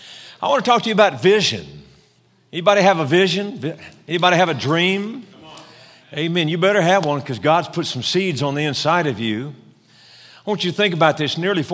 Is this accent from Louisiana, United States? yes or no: yes; Louisiana, United States; Pastor Doug said I'm from Louisiana, and that's true. I'm a public school graduate.